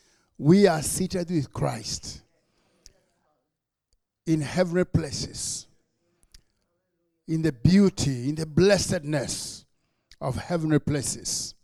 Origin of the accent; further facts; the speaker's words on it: Kenya; accent: Kenyan; now in United States; I'm from Kenya. And of course, like I said, you don't have to be told because as soon as I open my mouth, you realize my accent is Kenyan. And because I was born in Kenya.